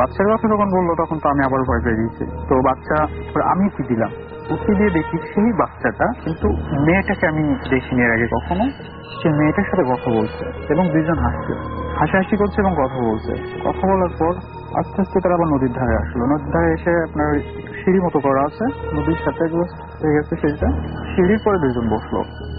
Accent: Jessore, Khulna Division, Bangladesh; আমার দেশের বাড়ি যশোরে।

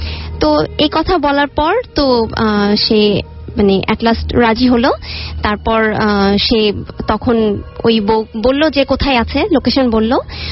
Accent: Jatrabari, Dhaka Division, Bangladesh; Hello listeners … এসেছি যাত্রাবাড়ি থেকে।

